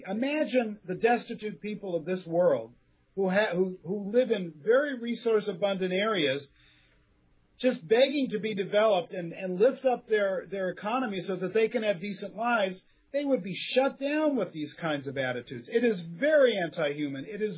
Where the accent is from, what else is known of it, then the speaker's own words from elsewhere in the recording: California, United States; You're in my backyard. In my backyard. I'm from California.